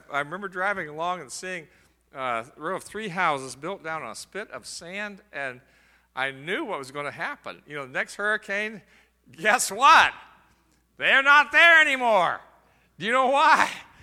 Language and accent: English; Florida, United States; I grew up there. I mean, you know, I grew up in Florida.